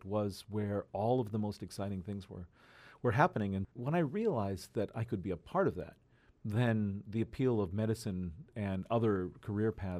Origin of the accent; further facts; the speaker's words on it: Iowa, United States; I mean, I grew up in Iowa. I mean, there weren't instruments native to that area.